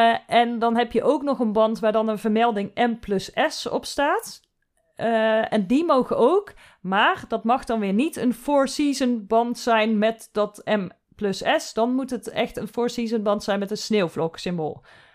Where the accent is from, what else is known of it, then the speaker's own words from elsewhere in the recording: Netherlands; Als Nederlander heb je niet zomaar die spijkerbanden.